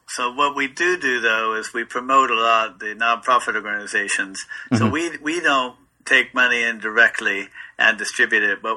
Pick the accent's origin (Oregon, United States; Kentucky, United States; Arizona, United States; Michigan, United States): Oregon, United States; Portland; You know, I grew up in Portland, Oregon. We got the Mariners when I was about 10 years old, but there's a bit of a rivalry between Portland and Seattle